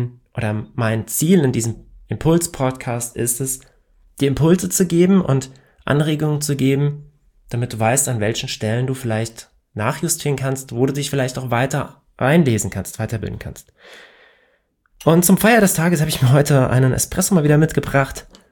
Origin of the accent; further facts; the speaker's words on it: Hesse, Germany; ich komme aus Hessen. Und ja, wir haben hier manchmal eine etwas andere Sprachkultur und ich versuche ja normalerweise nicht im Dialekt zu reden